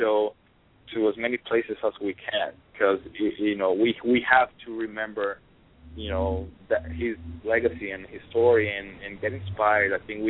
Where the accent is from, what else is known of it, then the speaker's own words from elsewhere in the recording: Loíza, Puerto Rico; I grew up in Loíza, where music was part of my daily life.